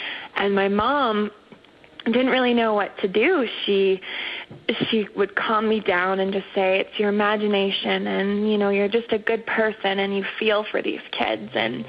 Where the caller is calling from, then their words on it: Calgary, Alberta, Canada; I'm calling from Calgary, Canada.